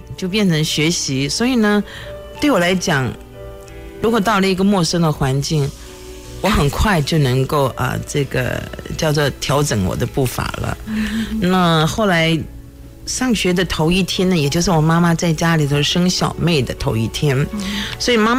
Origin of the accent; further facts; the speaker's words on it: Tainan, Taiwan; 我小的时候是在台南长大的